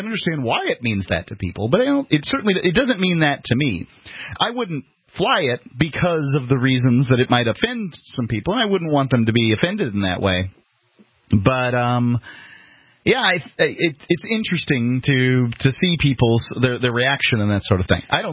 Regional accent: the South, United States; I'm a Southerner.

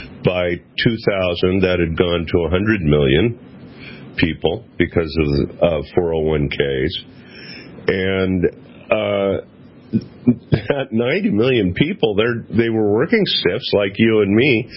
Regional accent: California, United States; I grew up in California. Of course, we had four seasons there, earthquake, flood, fire, and drought.

